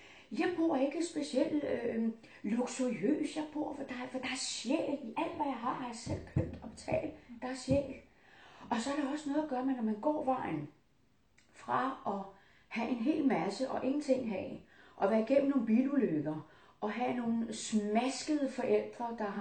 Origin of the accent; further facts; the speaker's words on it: Italy; now in Denmark; italiensk, halvdelen dansk, og jeg er for øvrigt dansk statsborger, og jeg elsker Danmark, men jeg har jo selvfølgelig rødderne og fuldblods italiener, fordi begge mine forældre kommer fra Italien.